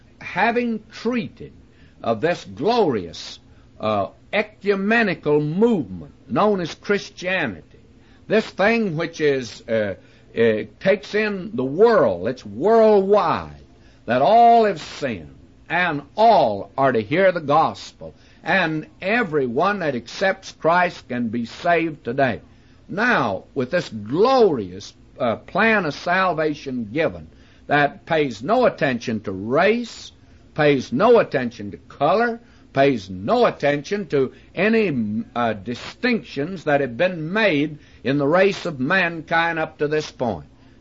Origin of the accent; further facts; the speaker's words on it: Texas, United States; now in California, United States; I came from Texas, friends, where if you had a few peaches in summertime, well, you did pretty well, and a few pecans in the fall, you did all right.